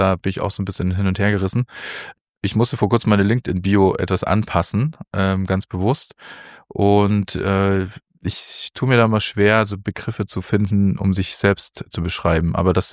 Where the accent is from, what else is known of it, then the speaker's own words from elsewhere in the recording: Munich, Bavaria, Germany; born there; now in Berlin, Germany; Ich bin gebürtiger Münchner und würde mich immer als geborener Münchner natürlich einordnen. Ich fühle mich in Berlin sehr heimisch und sehr zu Hause. Es ist mein Zuhause seit über 20 Jahren oder fast 20 Jahren.